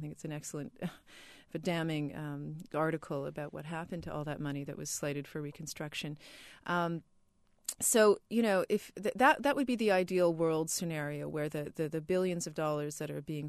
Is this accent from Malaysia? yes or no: no; Canada; Perhaps you could tell me what the actual percentage is, me being a Canadian.